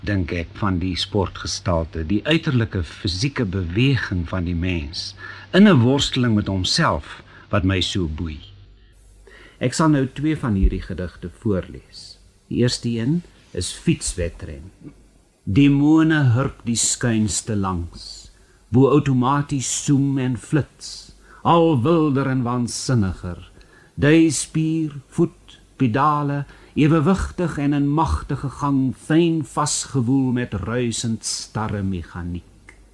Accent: Western Cape, South Africa; My kinderjare het ek op die Karoo dorp Peersten deurgebring en vandag nog as ek deur die barre en fascinerende landskap van die klein Karoo reis

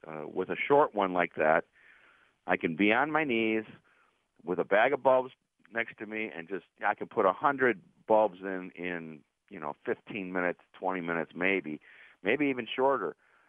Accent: Cleveland, Ohio, United States; now in Pittsburgh, United States; And for me, you know, I grew up in Cleveland. Lakeview Cemetery has this thing called Daffodil Hill.

